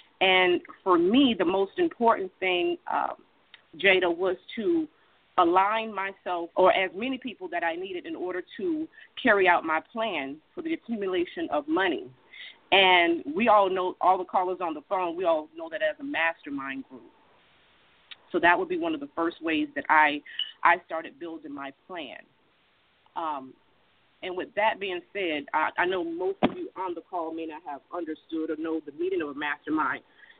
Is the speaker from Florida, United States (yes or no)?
yes; Tampa, Florida, United States; I'm from Tampa, Florida